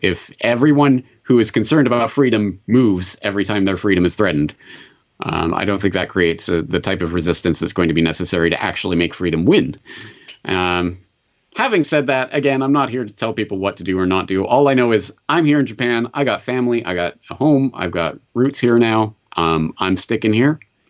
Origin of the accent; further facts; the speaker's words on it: Alberta, Canada; biographical details in my own biography of growing up in Alberta